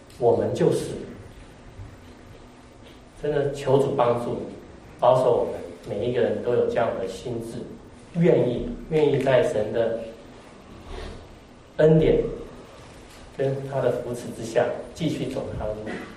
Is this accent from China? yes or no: no; Taiwan; 我父亲是因为国共内战逃到台湾的，跟大家提过，我是外省人的第二代，但是在台湾呢，有些本省人比较有钱，我们家是我是穷书生长大的，